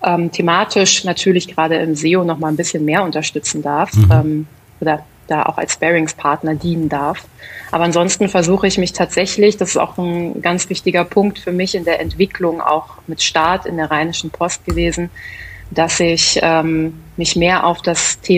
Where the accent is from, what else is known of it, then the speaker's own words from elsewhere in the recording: Berlin, Germany; Ich bin auch Berlinerin und ich bin auch sehr stolz darauf, das immer wieder so zu betonen, weil es offensichtlich so selten ist, dass es noch so eingefleischte Berliner gibt, die hier geboren sind, die hier aufgewachsen sind